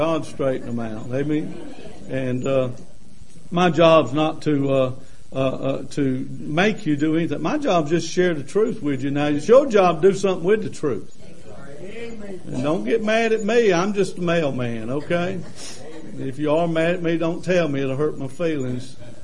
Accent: Lancaster, South Carolina, United States; Now, I'm from Lancaster, South Carolina. I was educated in South Carolina.

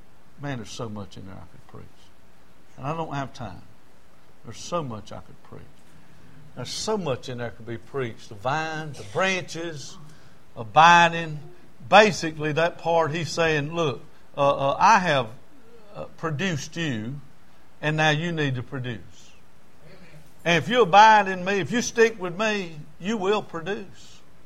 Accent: Lancaster, South Carolina, United States; I'm from Lancaster. I was educated in South Carolina schools.

